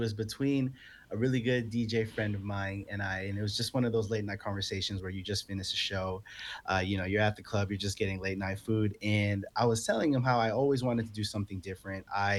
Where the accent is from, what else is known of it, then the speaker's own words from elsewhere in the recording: Philippines; You know, some of my personal favorites is Senor Sisig, me being Filipino.